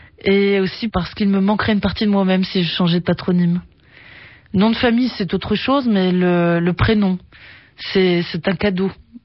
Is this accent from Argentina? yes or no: no; France; que je suis algérienne par ma culture, par ma famille, par mes racines. Et je suis française par ma naissance, par ma vie en France